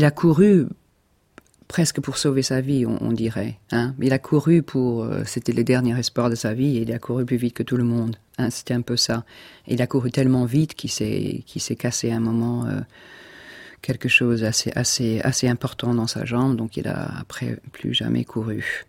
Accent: England, United Kingdom; peut-être c'est parce que je suis anglaise

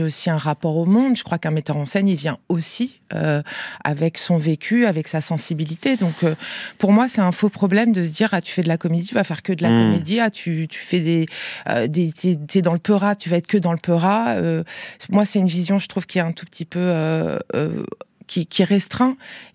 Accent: France; Karine, Virginie et moi-même sommes des femmes, et pas que, nous sommes des femmes noires. Voilà, moi je suis française, fière de l'être

